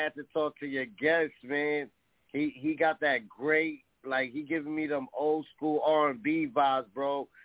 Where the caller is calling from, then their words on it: New York City, New York, United States; Yo, what's good? … in New York City in the fucking building.